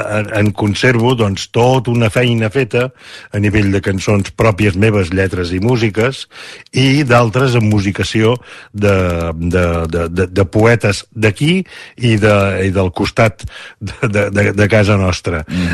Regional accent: Catalonia, Spain; actuo molt a Catalunya, molt a la meva comarca del Vallès

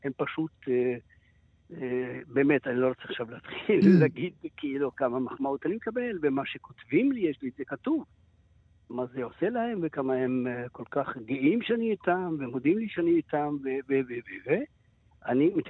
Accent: Palestine; אני פלסטיני.

